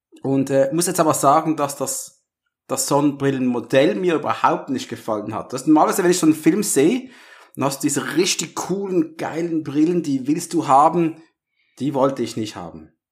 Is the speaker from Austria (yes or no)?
no; Switzerland; Das war als Schweizer immer sehr spaßig.